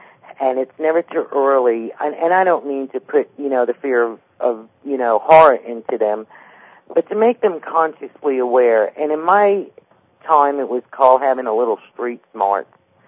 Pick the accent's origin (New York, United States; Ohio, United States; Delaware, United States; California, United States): New York, United States; New York City; growing up in New York City, we, you know, were made very aware of the dangers that could befall a child.